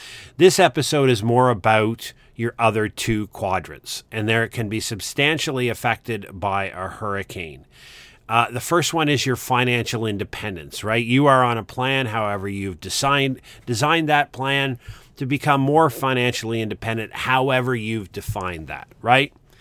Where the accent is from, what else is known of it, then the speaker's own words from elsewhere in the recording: Nova Scotia, Canada; I'm a blue noser. I grew up in Nova Scotia, spent the vast majority of my early years there before I joined the Army and went to chase the world.